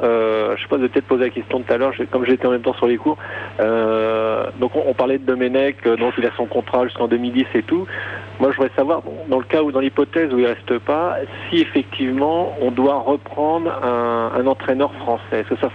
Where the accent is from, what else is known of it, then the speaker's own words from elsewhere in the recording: France; pas trop comme chez nous en France